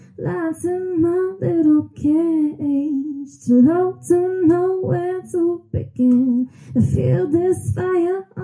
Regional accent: Dearborn, Michigan, United States; I was born and raised here in Dearborn.

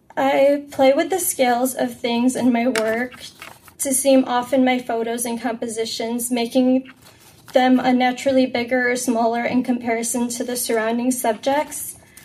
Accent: Dearborn, Michigan, United States; I'm a Lebanese-American who was born and raised in Dearborn, Michigan. As a first-generation American, I've been influenced by my cultural background

